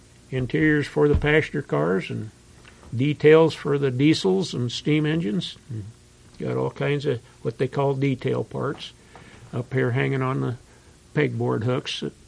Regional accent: Ames, Iowa, United States; I was born in Ames in 1942. Grew up outside of Ames, but on a farm.

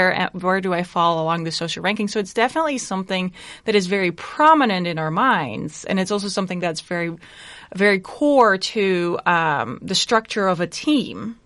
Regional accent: Netherlands; moved away as an adult; now in United States; So I am a recent transplant to Iowa. I'm born and raised in the Netherlands, where I did my undergraduate, my master's, and my graduate studies. And I moved to the United States about 3.5 years ago.

